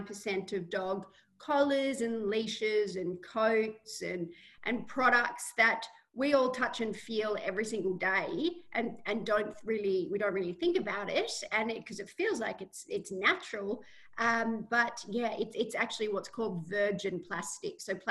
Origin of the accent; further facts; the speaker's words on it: Australia; I grew up on the Murray River here in Australia, which is the largest river we have here in Australia. It actually goes through our property